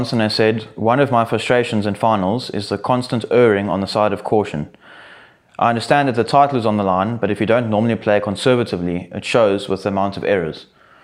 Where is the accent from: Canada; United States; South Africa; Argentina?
South Africa; because us as Africans think, well, why is he not on the wing for the Springboks, you know?